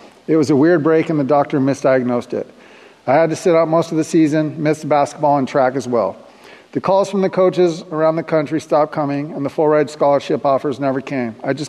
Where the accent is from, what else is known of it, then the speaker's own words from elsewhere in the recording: Everett, Washington, United States; born there; I was born in Everett, Washington, to a mother and a father who loved each other very much, and I feel lucky for that.